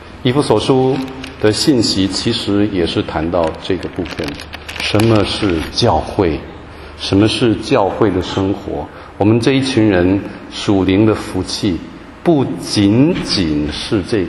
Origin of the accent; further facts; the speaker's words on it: Taiwan; now in Heidelberg, Germany; 像我从台湾来啊，我从小长大，我父亲是山东人，所以台湾同胞看我是外省第二代的家庭啊，这个外省人的家庭啊，外省人的家。